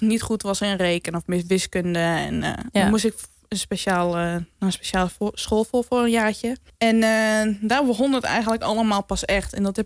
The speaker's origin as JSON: {"language": "Dutch", "region": "eastern Netherlands", "country": "Netherlands", "said": "En ik werd eigenlijk vrij snel gepest vanwege mijn accent. Er werd aan mij gevraagd, kom je uit een ander land of zo? En toen zei ik van, nee, gewoon uit Nederland. Ik zei, uit het oosten, hè?"}